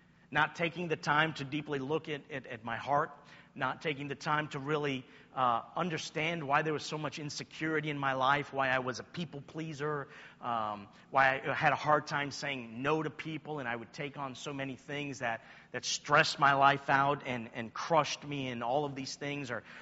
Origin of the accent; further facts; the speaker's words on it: New York, United States; I'm from New York, so I have a right to be rude, you know?